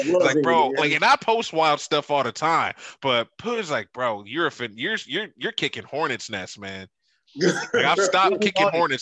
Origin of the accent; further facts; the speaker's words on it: Pickerington, Ohio, United States; growing up in Pickerington, I just saw success all the time.